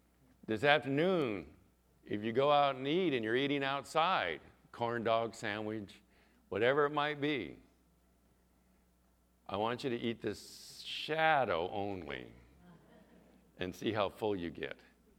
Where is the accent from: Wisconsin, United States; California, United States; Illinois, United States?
California, United States; Chula Vista; I remember as a child growing up in Chula Vista